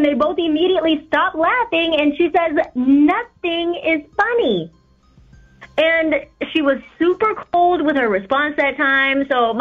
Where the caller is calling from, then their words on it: North Yorktown, United States; from North Yorktown.